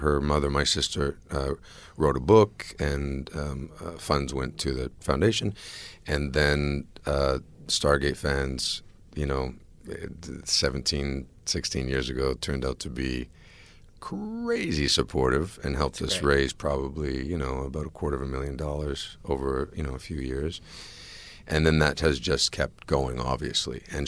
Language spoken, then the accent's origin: English; Toronto, Ontario, Canada; born or raised there; also born or lived in Barbados / Calgary